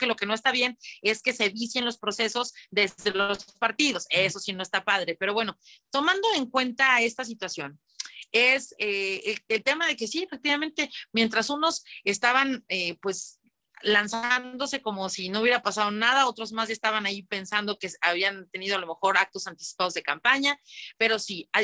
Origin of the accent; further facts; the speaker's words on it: Mexico; está nuestra riqueza como mexicanas y mexicanos